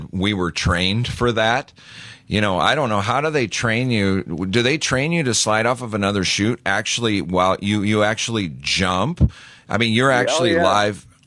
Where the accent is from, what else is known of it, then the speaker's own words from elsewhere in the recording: Montana, United States; I grew up in Montana, and so when they were up in those mountains, I could smell that lime in the dirt just because I've been around it so much.